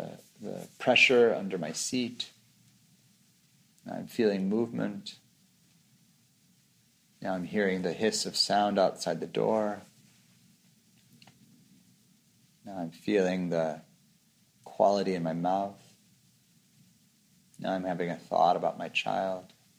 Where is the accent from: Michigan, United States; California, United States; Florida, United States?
California, United States; Even though I'm Californian, it is part of my home ecosystem.